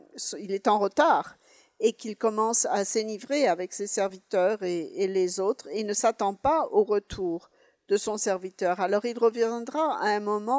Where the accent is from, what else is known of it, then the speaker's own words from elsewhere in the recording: Pennsylvania, United States; il y avait des petites villes en Pennsylvanie. Je venais des Appalaches. Il y avait des petites villes qui mouraient. Et la petite ville où j'ai grandi, c'était une petite ville assez vibrante et plein d'activités.